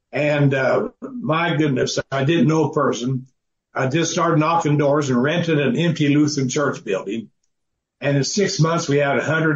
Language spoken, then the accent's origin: English; Wabash, Indiana, United States; Well, I was born and raised in Wabash, Indiana. I'm a Hoosier.